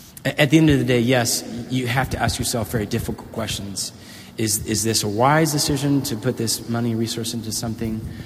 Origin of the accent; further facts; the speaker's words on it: Guatemala; But I will say, I grew up in Guatemala, and a lot of my friends were amazing, dear human beings, but with not a lot of money.